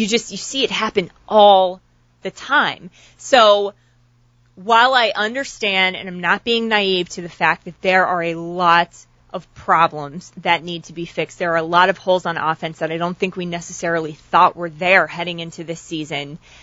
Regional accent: Jacksonville, Florida, United States; I was born and raised in Jacksonville.

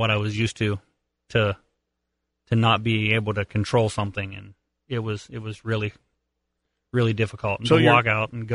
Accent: Rimersburg, Pennsylvania, United States; Reimersburg, Pennsylvania.

